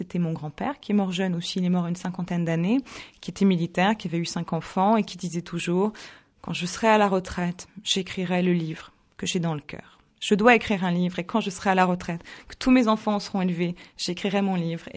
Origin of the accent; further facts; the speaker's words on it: France; born there; mon père est hongrois, ma mère est d'origine norvégienne, moi je suis née en France.